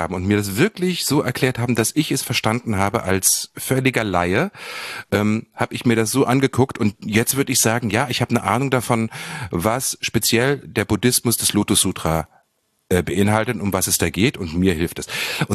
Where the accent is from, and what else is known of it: Germany; born or raised there